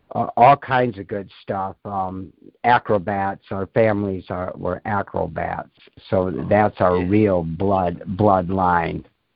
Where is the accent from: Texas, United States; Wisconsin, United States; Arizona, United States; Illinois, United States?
Illinois, United States; Rockford; She coordinated a lot of ballet where I grew up in Rockford, Illinois.